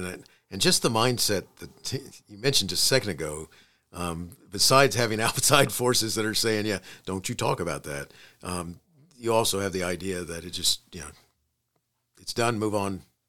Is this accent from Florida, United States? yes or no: yes; Daytona Beach, Florida, United States; You know, I grew up in Daytona Beach, Florida, and Daytona is on the Atlantic coast.